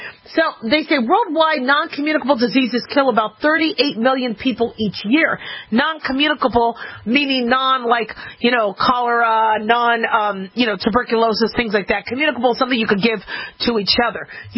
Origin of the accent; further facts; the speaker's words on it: Phoenix, Arizona, United States; I grew up in Phoenix, Arizona. Best weather ever.